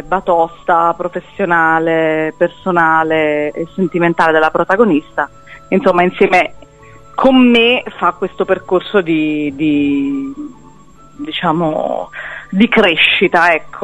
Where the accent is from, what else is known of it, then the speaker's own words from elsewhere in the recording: Naples, Campania, Italy; moved away; io sono napoletana